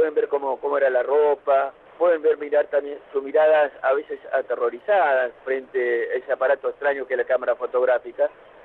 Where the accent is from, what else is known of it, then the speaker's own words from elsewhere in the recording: Santa Cruz, Argentina; los que somos hijos de Santa Cruz, los que somos argentinos, los que somos latinoamericanos